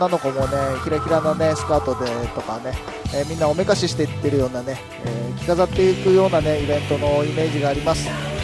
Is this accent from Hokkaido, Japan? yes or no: yes; Sapporo, Hokkaido, Japan; born there; 僕のね生まれ故郷のね北海道札幌なんかもね昔からねロカビリーがすごい盛んでね